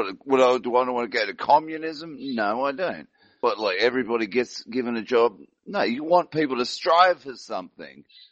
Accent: England, United Kingdom; but my I'm a bloody pom, as you well know, Ab.

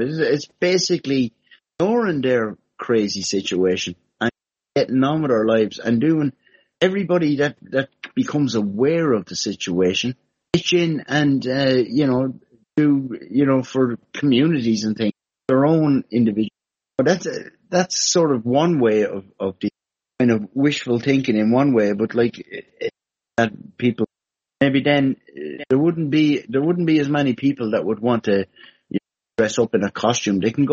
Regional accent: Ireland; because I'm Irish

